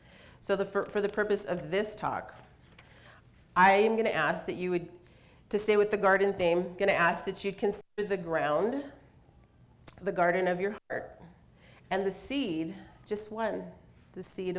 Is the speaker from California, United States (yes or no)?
yes; California, United States; I was born in California, raised in the San Fernando Valley.